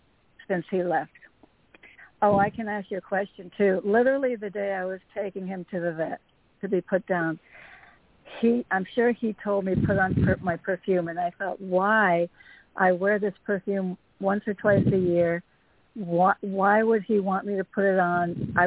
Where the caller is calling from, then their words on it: Connecticut, United States; in Connecticut.